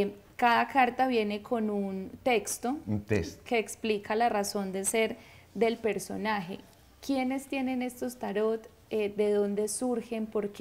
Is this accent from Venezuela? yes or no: no; Colombia; como colombianos siempre nos sentimos muy orgullosos cuando el otro sale y hace algo.